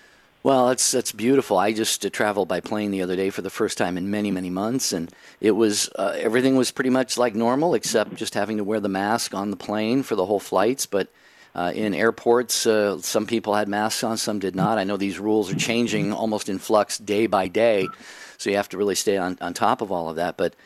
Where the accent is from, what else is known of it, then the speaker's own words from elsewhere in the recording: Washington, United States; We grew up in Washington State